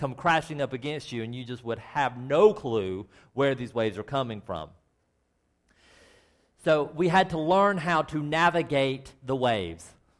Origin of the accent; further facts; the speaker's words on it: the South, United States; I want to tell you that when I was a little kid, as you know, I grew up in the South.